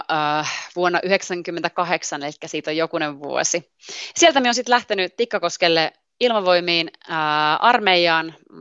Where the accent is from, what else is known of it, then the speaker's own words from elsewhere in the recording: South Karelia, Finland; accent: South Karelian dialect; ja sielläkin ne vähän nikotteli tätä minun Etelä-Karjalan murretta